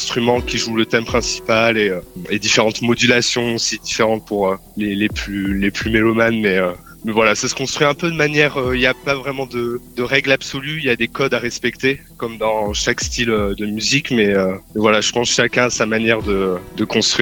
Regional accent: Réunion, France; J'ai grandi, je suis né à La Réunion, donc j'ai pas grandi dans un univers d'aficionado et avec cette culture-là

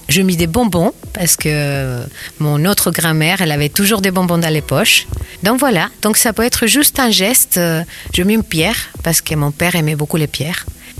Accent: Chile; Bonjour, je suis originaire du Chili.

